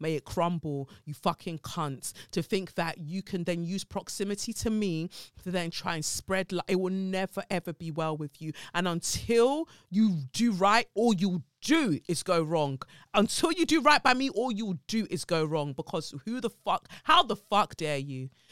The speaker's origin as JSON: {"language": "English", "country": "South Africa", "said": "I'm from South Africa"}